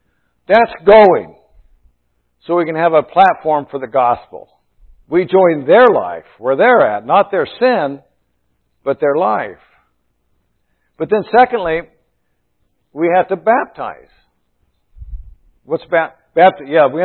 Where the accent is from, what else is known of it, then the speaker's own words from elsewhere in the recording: Iowa, United States; I know that I came from Iowa, and I know this is Indiana